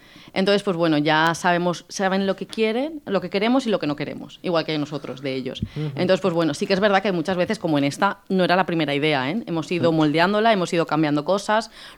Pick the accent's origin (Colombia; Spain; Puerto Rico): Spain; El Puig, Valencian Community; yo soy del Puig, que es del Horta Nord, pero ahí no es un plato típico.